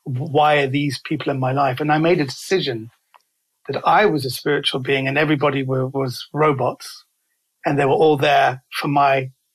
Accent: London, United Kingdom; also born or lived in Kensington; I was born into an Iranian Baha'i family, and I was raised in London, in Kensington, which happened to be near the Iranian consulate.

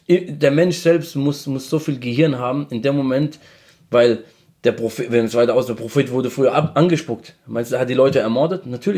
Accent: South Governorate, Lebanon; Genau, wir kommen aus Südlibanon.

